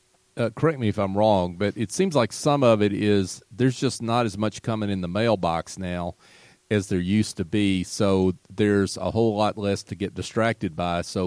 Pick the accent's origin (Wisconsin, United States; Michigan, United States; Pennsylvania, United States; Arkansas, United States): Michigan, United States; I see that after growing up in Michigan. cold Michigan.